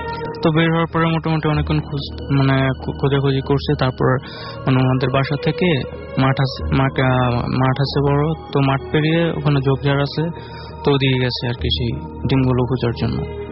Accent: Dakshinkhan, Dhaka Division, Bangladesh; আমি দক্ষিণখান থেকে এসেছি।

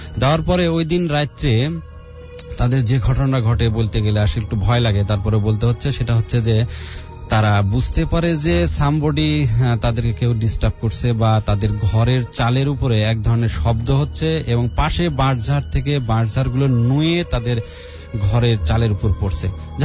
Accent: Nunnagar, Rajshahi Division, Bangladesh; সেটা আমার গ্রামের বাড়ি পাবনা জেলার ভাঙ্গুরা থানার অষ্টমশ ইউনিয়নের নুননগর গ্রামের যে ঘটনাটা

